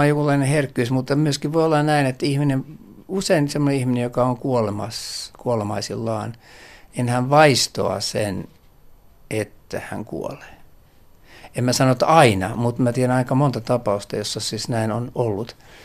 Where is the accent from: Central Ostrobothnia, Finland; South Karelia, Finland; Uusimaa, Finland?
Uusimaa, Finland; Helsinki; mä tultiin sitten ambulanssitaksilla tuolta Porista Helsinkiin kesäpaikalta, kun mä oon helsinkiläinen, niin täällä se piti leikata.